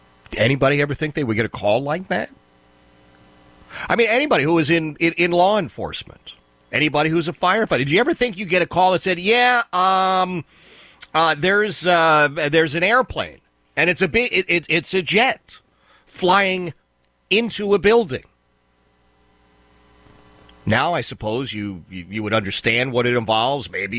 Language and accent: English; Philadelphia, Pennsylvania, United States; but when I was growing up in Philadelphia, firehouses were, well, they were exactly that.